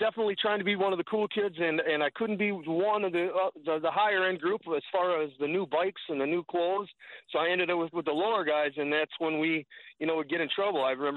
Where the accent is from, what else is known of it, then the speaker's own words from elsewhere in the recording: Minneapolis, Minnesota, United States; Yeah, I grew up in the Minneapolis area. Mom and dad at home.